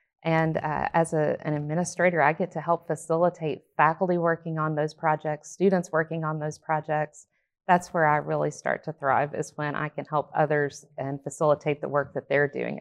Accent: Ashland, Kentucky, United States; I'm originally from Ashland, Kentucky, small town in northeast corner of Kentucky.

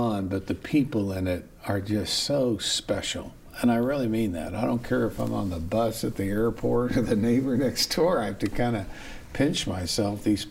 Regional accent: Oklahoma City, Oklahoma, United States; born there; I was born in Oklahoma City, so I'm

